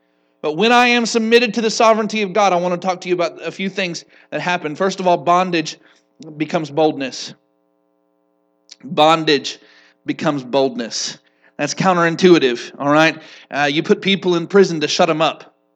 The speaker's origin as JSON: {"language": "English", "town": "Eustis", "region": "Florida", "country": "United States", "tie": "born or raised there", "said": "It makes me a little less proud to be from Eustis. And there's a long list of reasons to be proud of being from Eustis."}